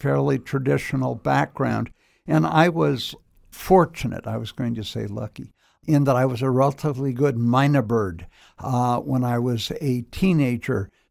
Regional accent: Berkeley, California, United States; which may seem odd given that I grew up in Berkeley.

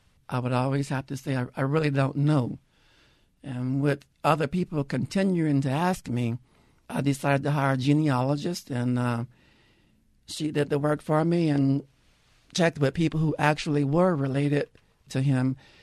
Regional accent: New Orleans, Louisiana, United States; now in Lafayette, United States; I grew up in New Orleans in Pontchartrain Park. Jennifer grew up in the Ninth Ward. In residency, I went to Charity Hospital in Lafayette, and that's where I presently live.

